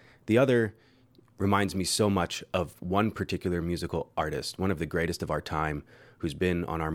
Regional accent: Philadelphia, Pennsylvania, United States; The show was recorded really close to my hometown of Philadelphia.

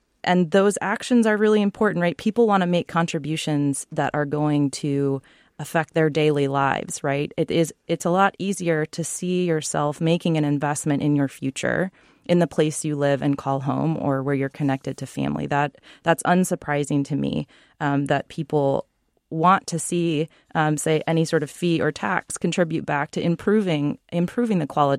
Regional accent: Wisconsin, United States; now in Pacific Northwest, United States; I live in the Pacific Northwest at the moment. I grew up in Wisconsin.

